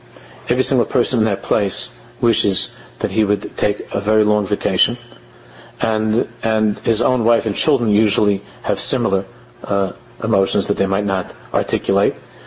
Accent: United States; Anybody that expects to see hatzlocha immediately, that's how we were raised in America

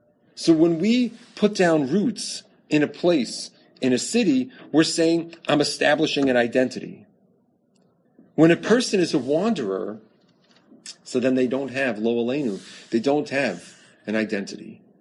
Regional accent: Midwest, United States; Right, when you tell somebody, I'm from the Midwest, which is now what I tell people.

